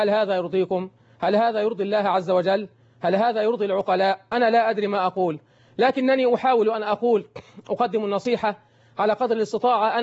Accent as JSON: {"language": "Arabic", "town": "Suez", "region": "Suez Governorate", "country": "Egypt", "said": "والذي حدث في بلدنا السويس"}